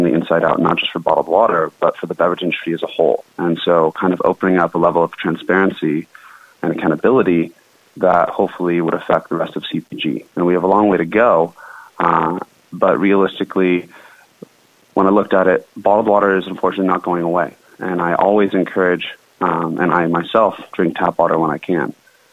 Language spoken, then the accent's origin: English; Santa Barbara, California, United States; also born or lived in Haleiwa, United States; I actually was born and raised in Santa Barbara, but also spent my summers and winters on the north shore of Oahu in Haleiwa. And so very blessed to grow up in both those places.